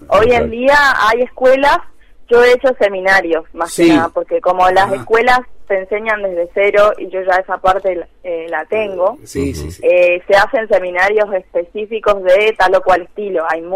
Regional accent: Argentina; Viste cómo somos en Argentina.

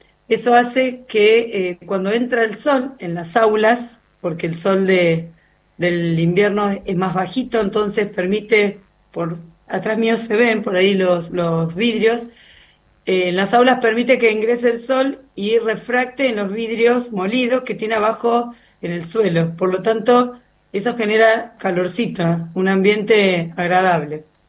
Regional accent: Mar del Plata, Buenos Aires Province, Argentina; Yo soy oriunda de Mar del Plata.

